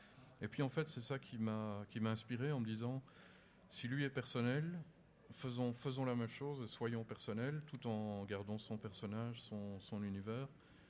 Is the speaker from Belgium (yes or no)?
yes; Belgium; now in United States; vu que je suis belge à la base. Mais moi je me sens très bien où je suis.